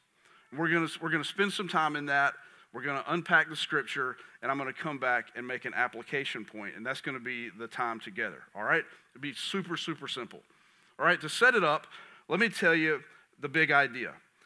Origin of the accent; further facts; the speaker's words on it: Kings Mountain, North Carolina, United States; I grew up in Kings Mountain, North Carolina. I am 50 years old, and I have lived 48 of those 50 years here in North Carolina.